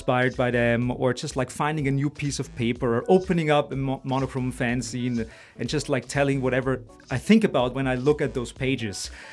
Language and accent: English; Stockerau, Lower Austria, Austria; So I grew up in Stockerau, like Wiener Speckgürtel.